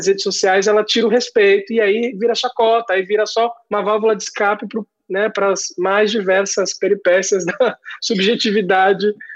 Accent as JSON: {"language": "Portuguese", "town": "Santos", "region": "São Paulo", "country": "Brazil", "said": "Para mim, na minha adolescência, eu sou de Santos"}